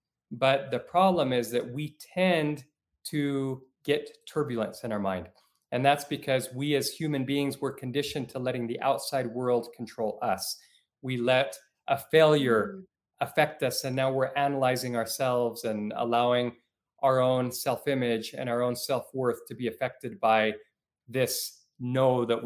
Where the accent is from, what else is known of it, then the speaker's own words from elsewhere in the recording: Mexico; also born or lived in Puerto Rico / Utah; now in Salt Lake City, United States; So I'm coming to you live from Salt Lake City today. And I grew up in Mexico for a few years growing up, and in Puerto Rico is where I was born. But most of my life I've spent, I've actually been in Utah, but in the United States